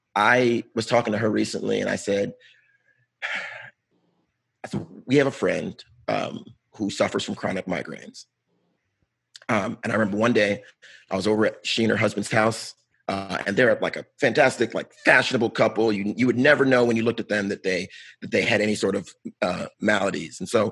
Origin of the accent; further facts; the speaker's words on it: Brooklyn, New York, United States; I'm from Brooklyn.